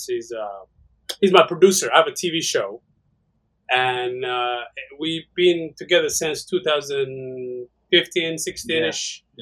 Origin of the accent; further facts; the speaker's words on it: Somalia; also born or lived in Springfield, Virginia / Columbus, Ohio; now in Ohio, United States; And then we moved to Columbus, Ohio. At the time, there was not a lot of Somalis, but we were the first few families that moved in. And we have been in Ohio ever since.